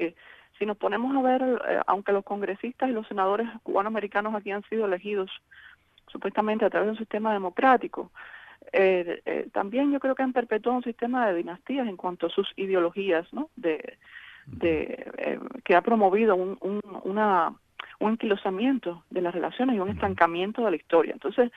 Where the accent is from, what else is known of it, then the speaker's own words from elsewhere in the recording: Cuba; moved away as an adult; crecí como católica en la Iglesia Católica en Cuba. Prácticamente desde mi nacimiento hasta los 23 años que salí de Cuba.